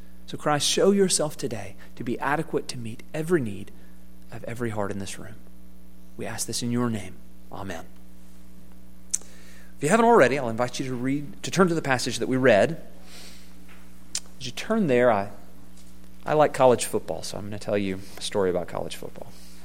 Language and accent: English; Georgia, United States; Even coached for a little while in my hometown in South Georgia.